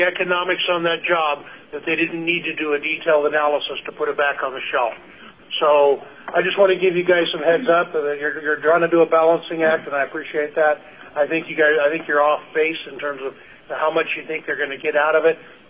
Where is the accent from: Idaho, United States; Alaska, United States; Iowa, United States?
Alaska, United States; I was born and educated in Alaska.